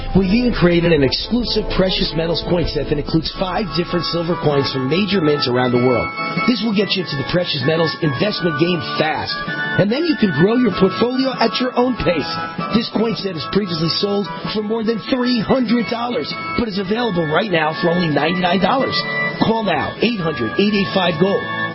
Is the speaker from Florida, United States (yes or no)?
no; Nevada, United States; when we all know we were raised in Nevada